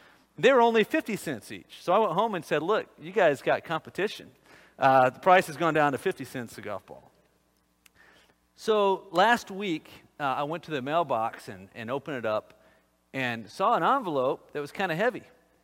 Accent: Texas, United States; We grew up in Texas, and there was a ranch nearby and piles of cow bones on a little red wagon.

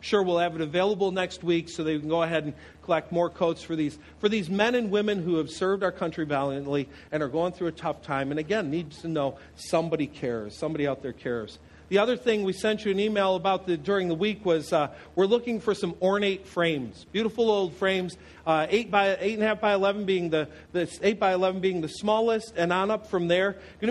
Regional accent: New York, United States; So, a lot of you know I'm from Western New York. My hometown is smack dab in between Buffalo and Niagara Falls.

